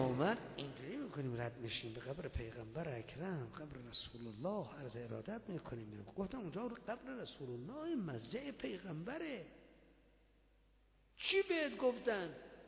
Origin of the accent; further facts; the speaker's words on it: Iran; گفتم من ایرانی ام. تا گفتم ایرانی ام؟ گفت جعفری مذهبی؟ گفتم بله.